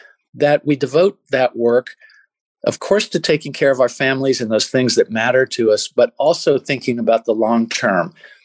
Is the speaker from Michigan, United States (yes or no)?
no; Chattanooga, Tennessee, United States; I am from Chattanooga, Tennessee, and my father was an entrepreneur in real estate